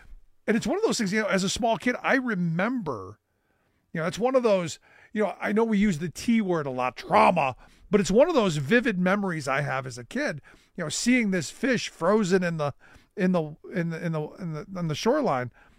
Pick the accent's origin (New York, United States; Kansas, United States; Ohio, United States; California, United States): Ohio, United States; Cleveland; look, my hometown of Cleveland gets a bad rap.